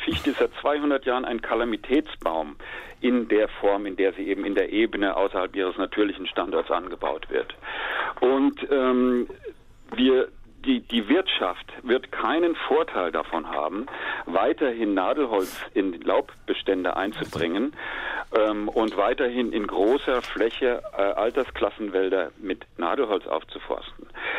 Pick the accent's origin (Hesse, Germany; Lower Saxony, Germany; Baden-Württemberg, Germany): Hesse, Germany; Alsbach; Ich komme aus Alsbach in Hessen